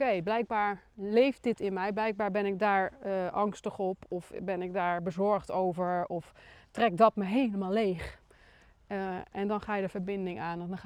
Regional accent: Tilburg, North Brabant, Netherlands; Het is van origine, ik kom uit Brabant, Tilburg.

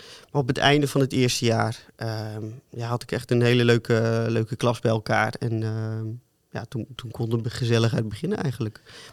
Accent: Terneuzen, Zeeland, Netherlands; Ik kom uit Terneuzen.

